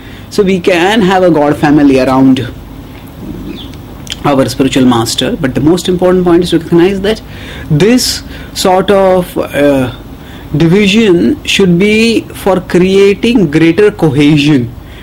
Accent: India; So, if we start seeing that all people are, I am Indian.

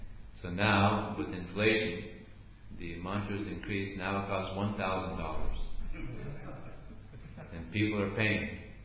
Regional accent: Los Angeles, California, United States; I grew up in Los Angeles, young, materialistic, militia, average, nonsense, rascal.

